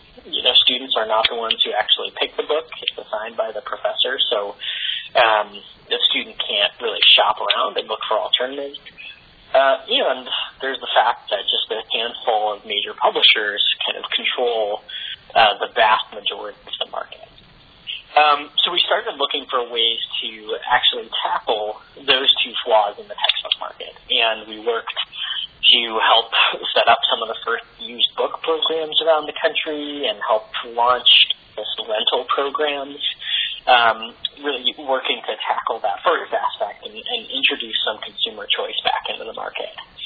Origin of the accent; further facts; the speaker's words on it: Connecticut, United States; now in Washington, United States; as I said, I'm from Connecticut originally. I was a student at the University of Connecticut up until 2012.